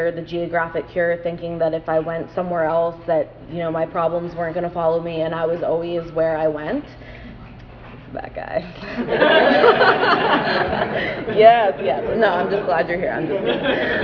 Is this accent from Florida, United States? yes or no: yes; Florida, United States; also born or lived in North Carolina / Los Angeles / Nashville / Syracuse; So I was born in 1989. I'm from Florida originally. I've lived in a lot of different states.